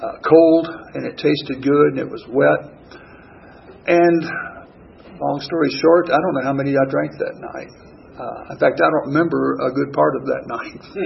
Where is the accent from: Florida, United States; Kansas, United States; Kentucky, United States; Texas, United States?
Kentucky, United States; I grew up in Kentucky, and I was down at Western Kentucky, and I was studying chemistry and math